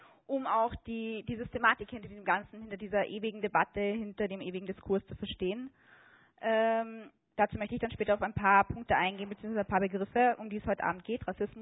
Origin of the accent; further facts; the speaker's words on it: Munich, Bavaria, Germany; moved away as an adult; now in Vienna, Austria; Ja, wie gesagt, ich komme aus München, Deutschland. Ich wohne seit ungefähr 10 Jahren in Wien, in Österreich und habe Zahnmedizin studiert. Ich arbeite in Wien und Wiener Neustadt.